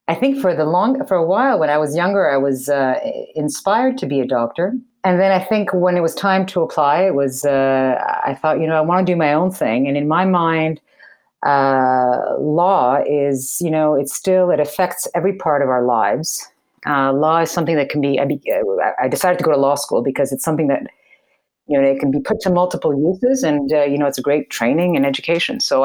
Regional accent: Montreal, Quebec, Canada; I grew up, I'm a native Montrealer. I am the daughter of Greek immigrants who came here in the early 60s as young doctors, and they started practicing medicine here and raising their family here and becoming part of the community, and I was born here.

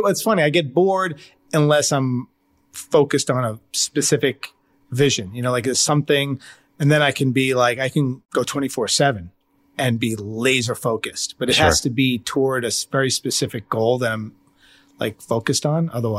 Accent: Staten Island, New York, United States; accent: Staten Island; And they made fun of my accent. And I was this like, just assumed to be dumb because I had this like thick, you know, Staten Island accent

